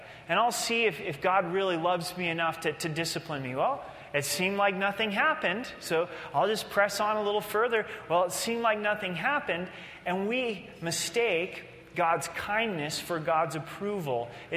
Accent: Oregon, United States; And especially growing up in Oregon, you know, so dad's got his little old timer

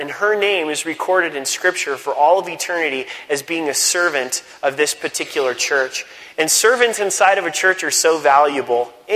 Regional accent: Oregon, United States; growing up in Southern Oregon, there's the Redwood National Forest.

